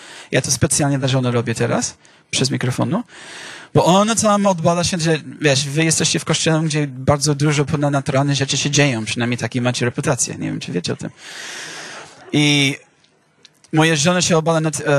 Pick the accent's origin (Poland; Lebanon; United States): United States; Miami, Florida; Polish is a second language; Dawno temu na Florydzie, ja się wychowałem w Miami, czy na północnym Miami, na Florydę. Tak, jest gorąco. Nie, ja nie tęsknię za Florydę. Tam nie ma pory roku. Tam jest tylko gorąco, albo deszcz pada i jest gorąco.